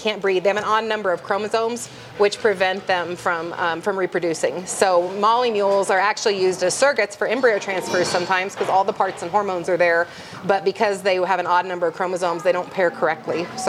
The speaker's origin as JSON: {"language": "English", "region": "Iowa", "country": "United States", "lives_now": "Oklahoma, United States", "said": "We came from Iowa originally, which is also ag but less animals."}